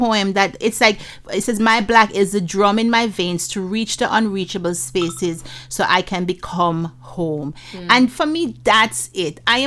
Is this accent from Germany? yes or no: no; Jamaica; because as a Jamaican, if you had asked me this before meeting her, I would be like, no, I consider myself to be an African who just happened to be living in Jamaica because of history.